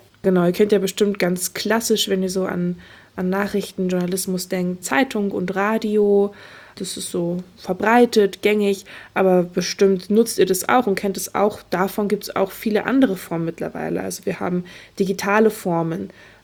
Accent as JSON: {"language": "German", "region": "Hamburg", "country": "Germany", "tie": "born or raised there", "said": "Bei uns lief, ich komme aus Hamburg"}